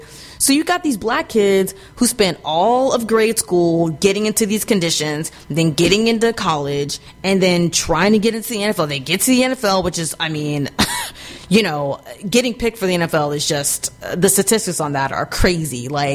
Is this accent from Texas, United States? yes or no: yes; Texas, United States; but I'm from Texas, so of course I fucking love football.